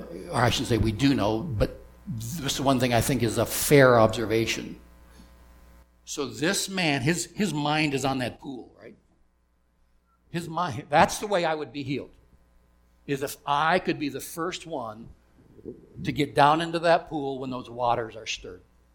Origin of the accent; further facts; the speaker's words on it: Wyoming, United States; Growing up in Wyoming, there was a man, a boy, who was 3 years older than me.